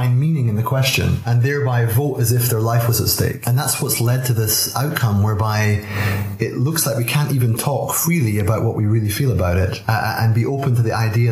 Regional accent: Aberdeen, Scotland, United Kingdom; born there; I was born in Aberdeen in 1977.

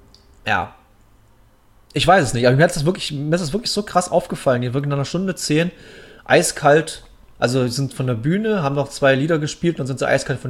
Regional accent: Munich, Bavaria, Germany; Ich war ja in meinem Urlaub in München unten, in meiner alten Heimat

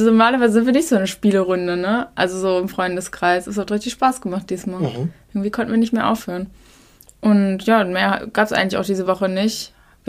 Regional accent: Northern Germany, Germany; als Norddeutscher, ich bin jetzt so halb Atheistin, ich würde schon sagen, dass ich Atheistin bin

